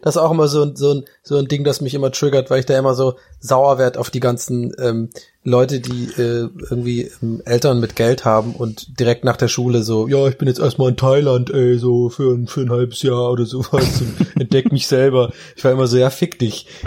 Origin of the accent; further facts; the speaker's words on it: Tübingen, Baden-Württemberg, Germany; ich bin halt da in Tübingen aufgewachsen, wir hatten schon viele wohlhabende Leute, die bei uns gewohnt haben. Wir waren aber eher nicht so ein Wohlhabend.